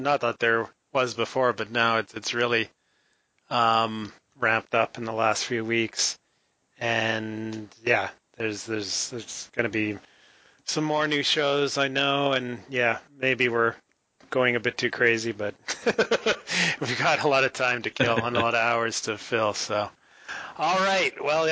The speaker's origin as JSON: {"language": "English", "country": "Canada", "said": "So Canada counts, even though I am Canadian."}